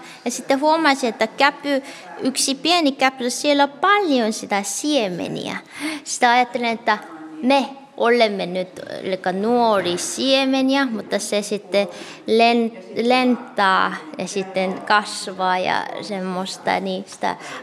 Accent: Seoul, South Korea; Finnish is a second language; now in Finland; minä olen Soulista

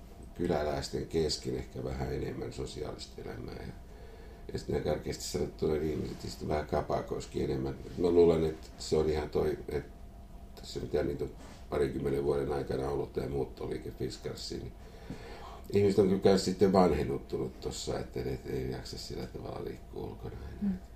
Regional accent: Helsinki, Uusimaa, Finland; olen syntyperäinen helsinkiläinen.

